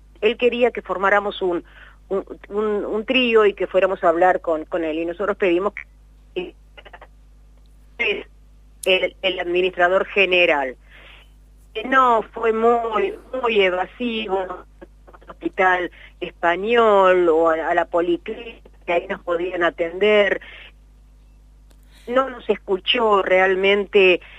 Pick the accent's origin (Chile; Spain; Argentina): Argentina; como pobres argentinas